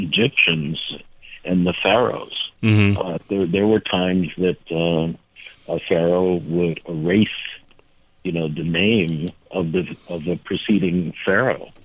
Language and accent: English; Vermont, United States; It's frustrating as a human being, as a Vermonter, you know, as an American.